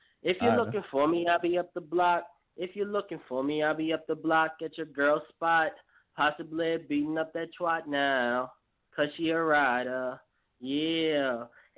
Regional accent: Baltimore, Maryland, United States; Yeah, I'm from Baltimore, Maryland, down in the city here in Baltimore.

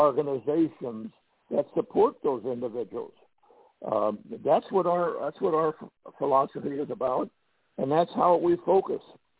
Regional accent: New Jersey, United States; Derek is from Tennessee and I'm from New Jersey.

